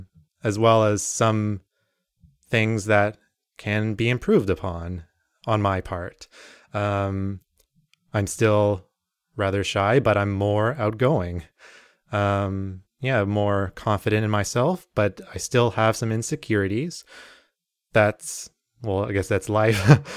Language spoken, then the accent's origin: English; Mississauga, Ontario, Canada; in my hometown of Mississauga